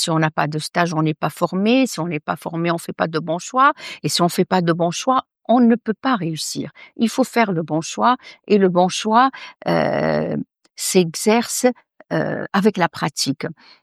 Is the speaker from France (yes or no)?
no; Tunisia; born there; C'est le rapport de mon pays natal, c'est le rapport que j'ai avec un pays qui est ouvert, un carrefour de la Méditerranée.